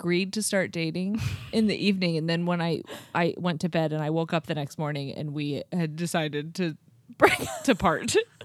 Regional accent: Ohio, United States; We're not from Pittsburgh. So we're from small town Ohio.

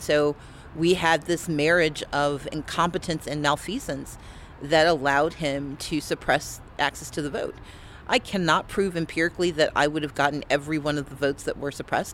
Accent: United States; Democracy is ours. I am an American.

